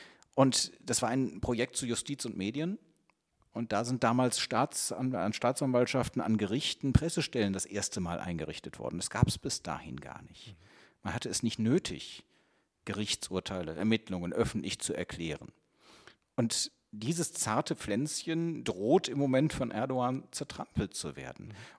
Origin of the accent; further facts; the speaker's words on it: Cologne, North Rhine-Westphalia, Germany; ich komme aus Köln, da ist die DITIB-Zentralmoschee gebaut worden.